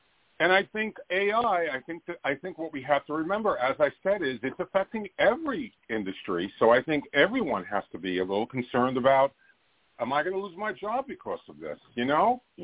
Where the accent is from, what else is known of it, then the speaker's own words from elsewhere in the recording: Queens, New York, United States; Fran was my neighbor growing up in Queens.